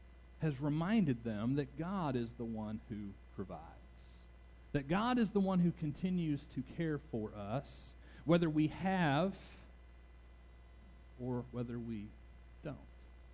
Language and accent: English; Louisville, Kentucky, United States; I grew up in Louisville, so that's what we did.